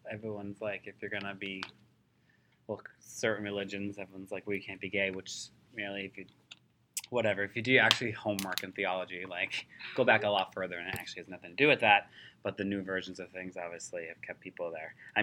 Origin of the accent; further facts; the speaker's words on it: Massachusetts, United States; Not from here. I'm from Massachusetts.